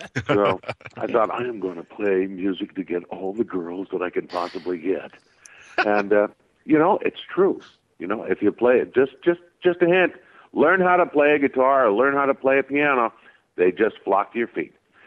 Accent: Southampton, South East England, United Kingdom; born there; I was born in Southampton, England, which is about 40 miles from Stonehenge.

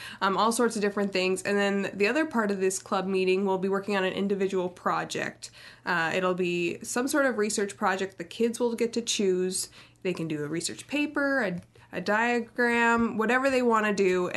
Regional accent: Pella, Iowa, United States; I mean, I always love learning about my hometown. There's so many nooks and crannies to how a town is built. And Pella is super unique in that how it was founded

